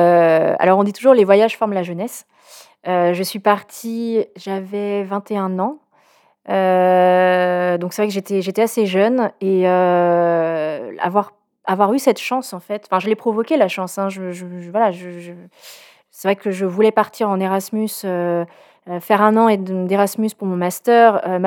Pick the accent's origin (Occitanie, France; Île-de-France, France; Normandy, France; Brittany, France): Brittany, France; Enfin, moi, je suis bretonne, donc on est partis de Bretagne à ce moment-là.